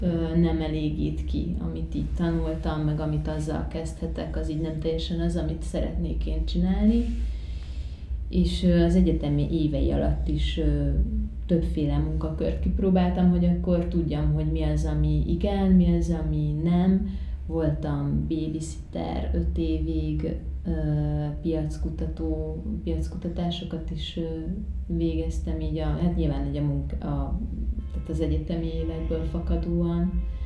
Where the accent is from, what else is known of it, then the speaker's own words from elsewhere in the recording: Debrecen, Hajdú-Bihar, Hungary; moved away as an adult; now in Budapest, Hungary; debreceni vagyok eredetileg, és akkor elkerültem onnan 19 éves koromban. És hát itt ide jártam Budapestre egyetemre, szociológia szakra.